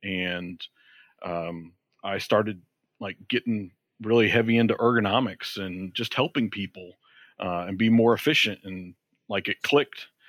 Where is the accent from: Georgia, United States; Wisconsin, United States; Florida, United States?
Georgia, United States; Well, I'm originally from Georgia. Don't hold that against me.